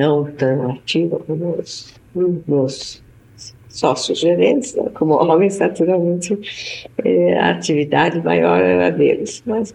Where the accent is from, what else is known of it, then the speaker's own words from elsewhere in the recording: Rio de Janeiro, Brazil; born there; also born or lived in Germany / Switzerland; Eu nasci no Rio de Janeiro, em 1907, 25 de janeiro.